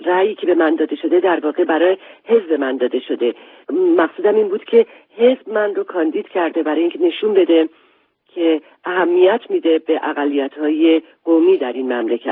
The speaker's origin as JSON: {"language": "Persian", "country": "Iran", "lives_now": "United Kingdom", "said": "من اولین ایرانی هستم"}